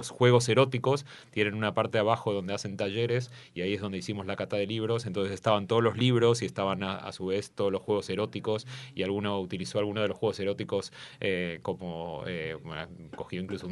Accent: Buenos Aires, Argentina; moved away as an adult; also born or lived in Jerusalem / Boston; yo nací en Buenos Aires y terminé el instituto en Buenos Aires. O sea, viví mi infancia y adolescencia en Buenos Aires y me fui para Israel y viví mucho tiempo en Jerusalén durante unos 20 años prácticamente en Jerusalén.

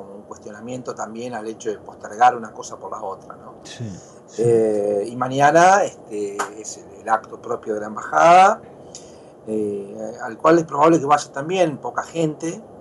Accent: Argentina; Son preguntas que creo que como sociedad argentina

